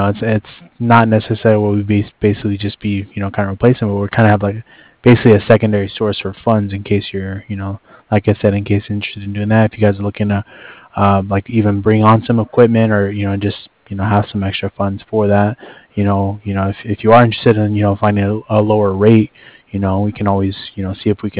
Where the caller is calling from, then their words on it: Cardiff, Wales, United Kingdom; I'm calling over from Cardiff.